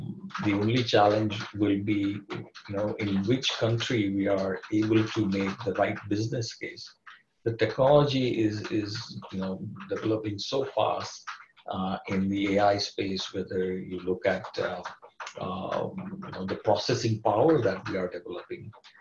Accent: India; moved away; Although I grew up in India, but most of the life I've spent outside India.

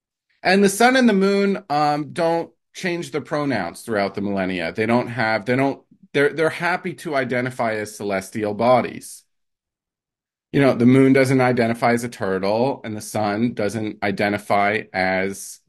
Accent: New Jersey, United States; now in Austin, United States; when I first moved here, I wasn't sure people would like me in Texas because I'm from New Jersey.

